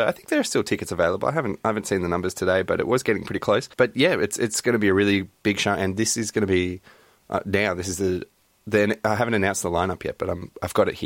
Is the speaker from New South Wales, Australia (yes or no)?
no; Melbourne, Victoria, Australia; I grew up in Melbourne.